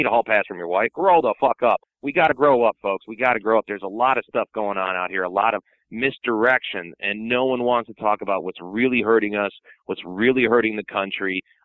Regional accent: United States; Well, that ain't the America I grew up in. I grew up in America about freedom.

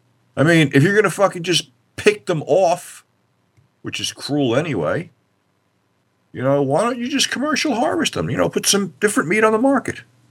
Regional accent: New Jersey, United States; We're from Jersey, you know. That's a Jersey thing, you know.

